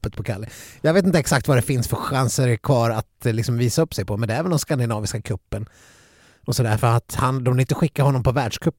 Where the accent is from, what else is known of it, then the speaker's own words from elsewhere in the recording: Saxdalen, Dalarna County, Sweden; när jag växte upp i Saxdalen.